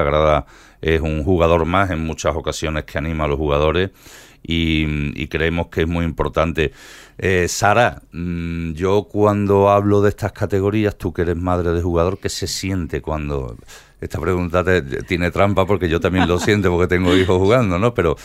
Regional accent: Jerez de la Frontera, Andalusia, Spain; porque yo que soy de Jerez, la audiencia sabe que yo soy de Jerez

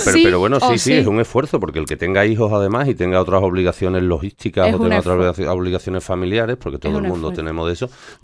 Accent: Jerez de la Frontera, Andalusia, Spain; para mí que soy de Jerez

